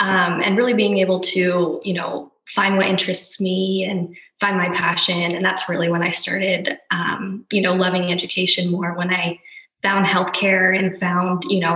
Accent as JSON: {"language": "English", "region": "Utah", "country": "United States", "tie": "born there", "said": "So I was born in Utah. I have one younger sister."}